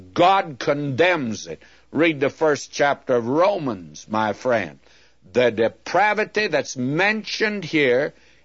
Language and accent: English; United States; I love this country. I was born here, and I'm American